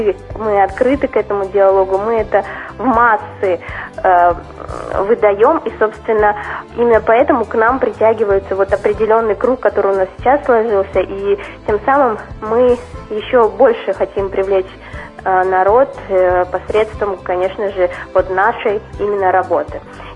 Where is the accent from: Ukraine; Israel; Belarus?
Belarus; now in Russia; у меня бабушка из Беларуси, у меня дедушка, а я сам из Беларуси приехал.